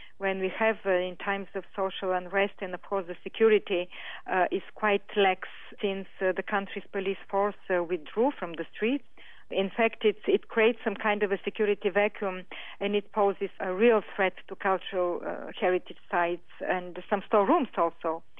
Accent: Bulgaria; I come from the Balkans. I'm Bulgarian. This is my country of origin.

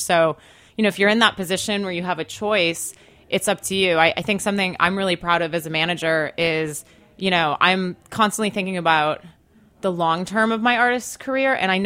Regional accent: Wisconsin, United States; So I'm from Wisconsin originally, so I knew no one in the entertainment industry.

